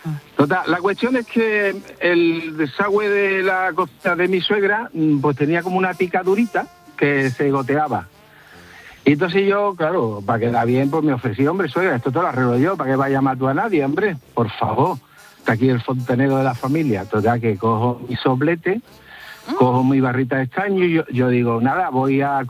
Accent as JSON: {"language": "Spanish", "town": "Seville", "region": "Andalusia", "country": "Spain", "lives_now": "Marbella, Spain", "said": "Pues yo soy de Sevilla, pero ya desde Marbella, que llevo aquí ya 43 años."}